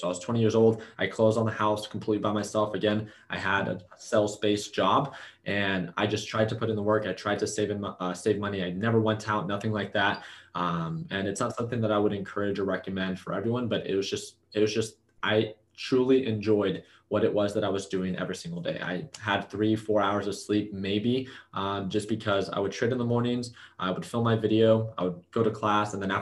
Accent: California, United States; I'm from California. I moved to Arizona to attend ASU Poly.

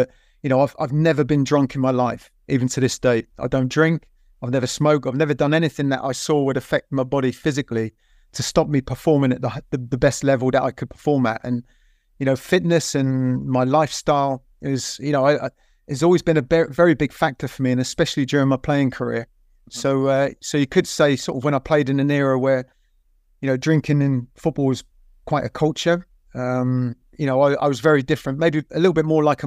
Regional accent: Southampton, South East England, United Kingdom; wanting ultimately to stay at my hometown club, because that was a big factor as well. You know, I never wanted to leave Southampton or leave my club

